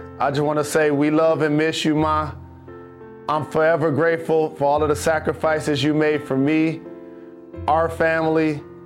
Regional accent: Detroit, Michigan, United States; So I'm a Michigan Wolverine. I'm from Detroit. I grew up loving the maize and blue.

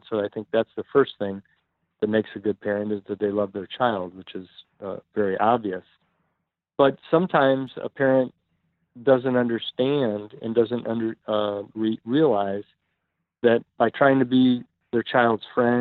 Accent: Florida, United States; I grew up in Florida.

